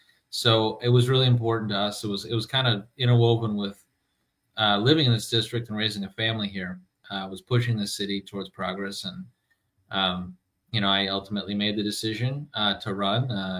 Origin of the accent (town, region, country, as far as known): Milwaukee, Wisconsin, United States; born or raised there